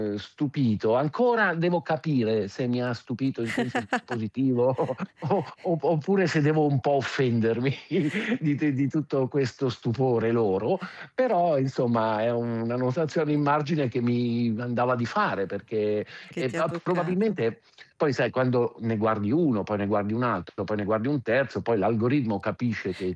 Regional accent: Milan, Lombardy, Italy; perché io sono milanese, vedere gente che apprezza la mia città mi fa ovviamente piacere

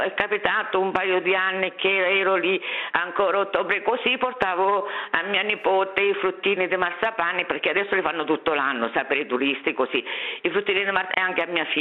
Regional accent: Trapani, Sicily, Italy; le nostre tradizioni, noi siamo della zona di Trapani

